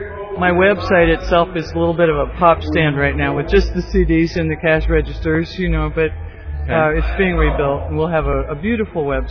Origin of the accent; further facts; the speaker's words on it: Washington, District of Columbia, United States; now in Netherlands; And I live near Amsterdam in Holland, but I'm from the Washington, D.C. area.